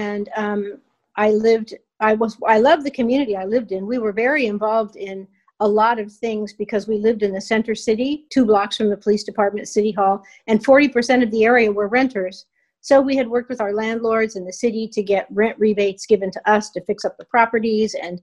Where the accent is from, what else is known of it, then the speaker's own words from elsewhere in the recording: Bakersfield, California, United States; also born or lived in San Jose; Well, first of all, frame that by growing up in Bakersfield on a farm.